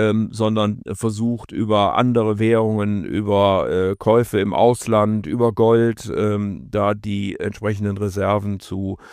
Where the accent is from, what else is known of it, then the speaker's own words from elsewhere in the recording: Rhineland, Germany; ich bin Rheinländer und damit immer optimistisch.